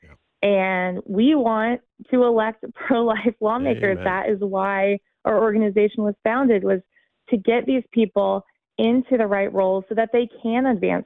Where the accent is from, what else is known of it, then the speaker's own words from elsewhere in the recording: Florida, United States; In my home state of Florida, Governor DeSantis was reelected and just signed the heartbeat law.